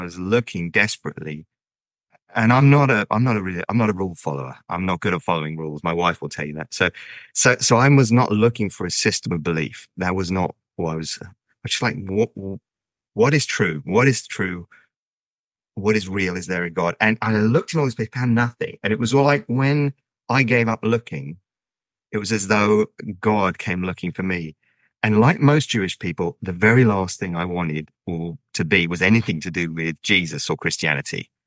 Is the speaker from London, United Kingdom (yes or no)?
yes; London, United Kingdom; I grew up in North London going to synagogue. I had my bar mitzvah